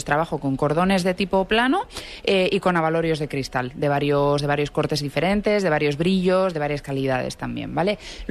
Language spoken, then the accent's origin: Spanish; Zalla, Basque Country, Spain; O sea, yo procedo de Zalla, pero bueno, el taller y todo lo tengo en Bilbao.